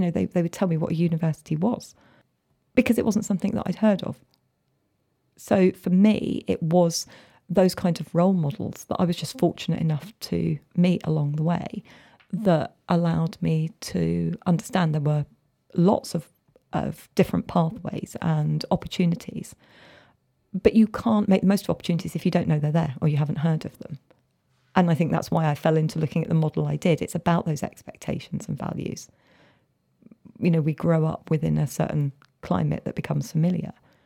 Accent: London, United Kingdom; I'm from working class background from London

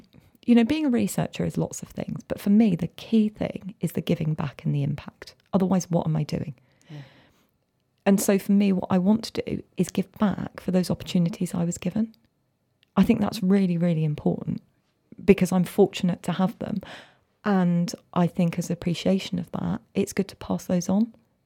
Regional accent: London, United Kingdom; I'm from working class background from London

